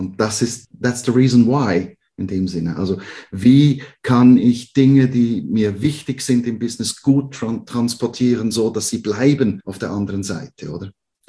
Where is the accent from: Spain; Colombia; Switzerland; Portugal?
Switzerland; Ich bin im Gastgewerbe groß geworden in der Schweiz.